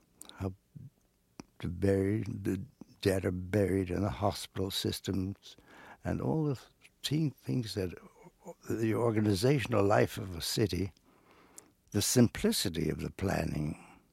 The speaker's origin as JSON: {"language": "English", "region": "New York", "country": "United States", "tie": "born or raised there", "also_born_or_lived": "California, United States", "said": "I was raised in New York from the time I was 3 till I went to live in California for a while. And it's my city, it's my town, and I love it."}